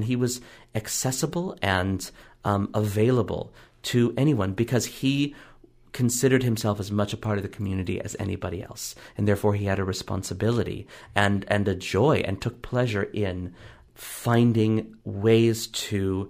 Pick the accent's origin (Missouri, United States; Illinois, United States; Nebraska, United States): Missouri, United States; St. Louis; I grew up in St. Louis when Leonard Slatkin was music director. And this was I lived two blocks from him.